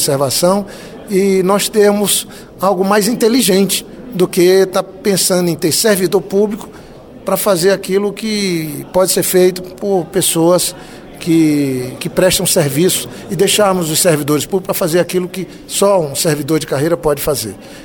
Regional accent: Acre, Brazil; Eu sou do Acre, nós temos unidade de conservação na cabeceira do Rio Purus, no Rio Xandre.

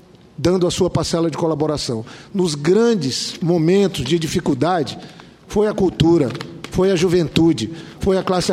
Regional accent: Brazil; como brasileiro

